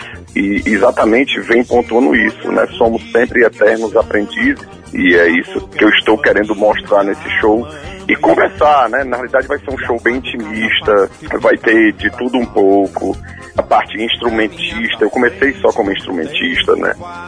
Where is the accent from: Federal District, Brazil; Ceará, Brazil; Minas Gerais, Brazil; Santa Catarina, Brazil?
Ceará, Brazil; Fortaleza; E também no dia 18 aqui em Fortaleza, na minha terra.